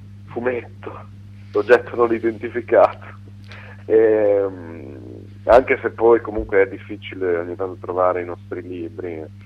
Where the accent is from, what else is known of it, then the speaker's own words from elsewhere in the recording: Cervia, Emilia-Romagna, Italy; born there; questa atmosfera afosa che proprio è quella che della città poi dove sono nato a Cervia, veramente.